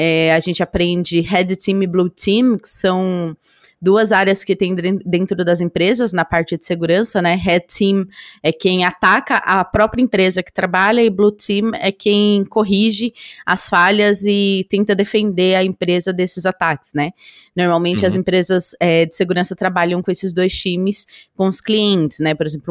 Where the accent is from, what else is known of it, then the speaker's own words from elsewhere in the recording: São Paulo, Brazil; tenho 25 anos, sou aqui de São Paulo, capital.